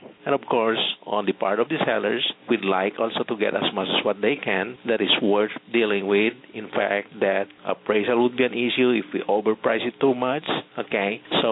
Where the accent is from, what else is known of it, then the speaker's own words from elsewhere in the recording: Philippines; born there; first language Ilocano; English is a second language; I was born in the Philippines, and I speak Tagalog, which is our national language back in the Philippines. I also speak my native Ilocano language, a language of the north of the Philippines. So, of course, my main language right now is English, and so is a little Spanish.